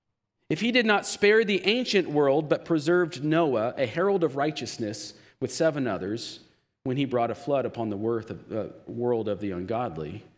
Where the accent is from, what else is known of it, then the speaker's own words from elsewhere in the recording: the South, United States; accent: southern; It's my southern accent leaking.